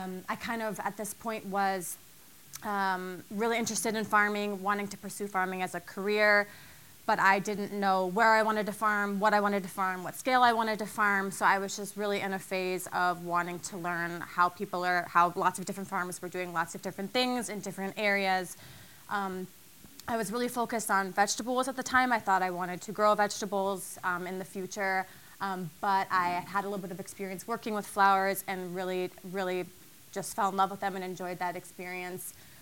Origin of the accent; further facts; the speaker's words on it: Ohio, United States; I grew up in rural Ohio, about halfway between Cleveland and Columbus. I did not grow up on a farm. I'm a first-generation farmer.